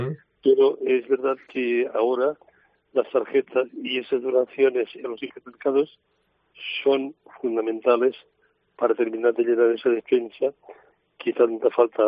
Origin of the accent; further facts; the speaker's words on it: Valencian Community, Spain; Los valencianos somos, o los españoles, somos muy solidarios.